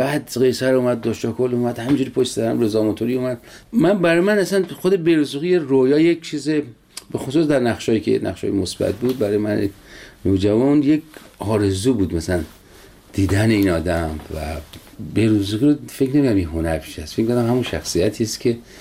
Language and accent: Persian; Sangsar, Semnan, Iran; غذای سنتی ولایت ما سنگسر، یکی از دهات شمال سمنان